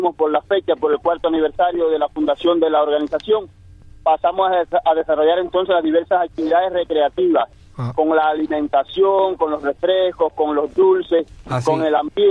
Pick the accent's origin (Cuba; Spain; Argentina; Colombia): Cuba; somos cubanos todos